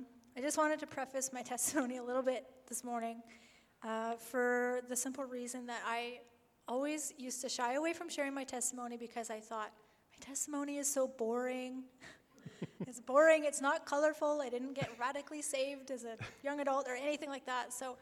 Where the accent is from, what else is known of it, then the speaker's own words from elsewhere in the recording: Prince George, British Columbia, Canada; born there; I was born here in Prince George. I come from a family of 5 children, 4 older brothers.